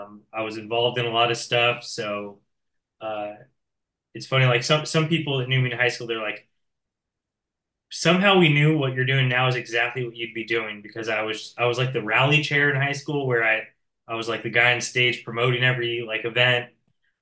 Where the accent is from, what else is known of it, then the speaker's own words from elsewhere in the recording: Los Altos, California, United States; I grew up in Los Altos.